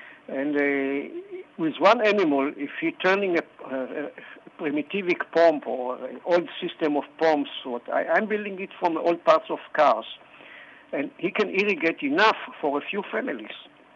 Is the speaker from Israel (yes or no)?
yes; Haifa, Haifa District, Israel; born there; English is a second language; Well, I was born in Israel. My parents came to Israel in the 1930s.